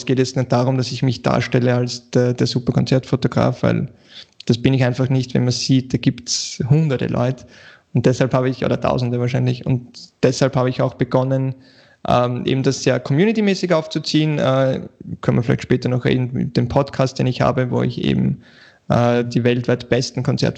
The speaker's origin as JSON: {"language": "German", "region": "Vienna", "country": "Austria", "said": "ja, ich bin aus Wien, die Amis wissen wahrscheinlich nicht einmal, wo das ist"}